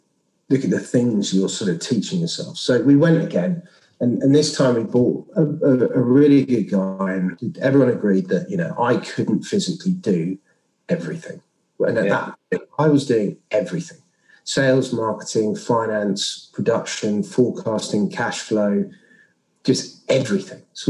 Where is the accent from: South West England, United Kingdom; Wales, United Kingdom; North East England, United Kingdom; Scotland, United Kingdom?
Wales, United Kingdom; I played rugby as a kid. I grew up in Wales.